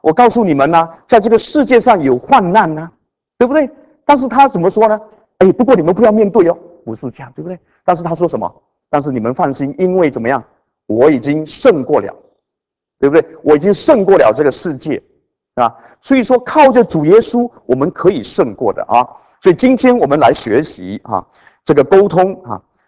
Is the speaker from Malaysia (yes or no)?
no; China; 我们中国人说家家有本难念的经